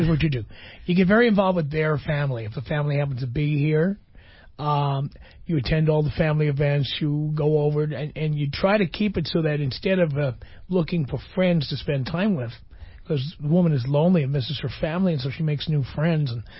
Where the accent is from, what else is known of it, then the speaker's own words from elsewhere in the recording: Bronx, New York, United States; And I grew up in the Bronx, which was a changing place when I was there. It used to be a very white, very Jewish area, and it was turning into a black, Puerto Rican, Cuban, Colombian area.